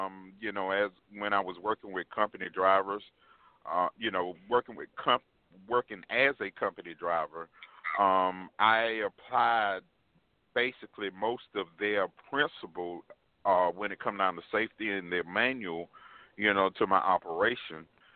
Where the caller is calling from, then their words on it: Georgia, United States; I'm calling from Georgia.